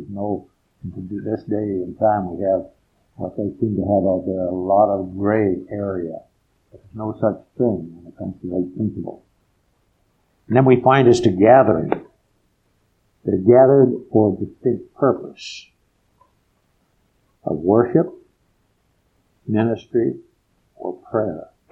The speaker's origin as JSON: {"language": "English", "region": "Western Canada", "country": "Canada", "tie": "born or raised there", "said": "I was raised in Western Canada. And the little town we lived in was the highest corporate town in the Rockies, if that makes any difference. But early in the morning, we went to the Episcopal Church."}